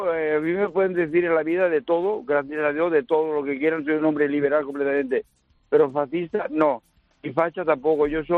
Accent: Castro del Río, Andalusia, Spain; now in Blanes, Spain; yo soy hijo adoptivo de Blanes, yo soy natural de Córdoba, de un pueblo de Castro, en Castro del Río, Córdoba.

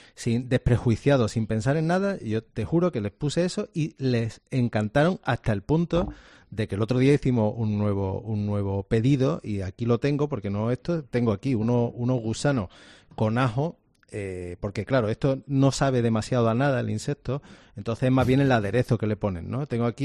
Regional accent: Andalusia, Spain; Bueno, y yo soy cordobés.

